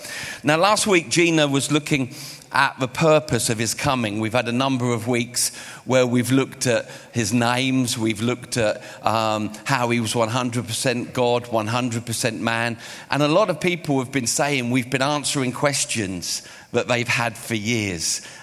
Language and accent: English; England, United Kingdom; but I'm English, I'm English.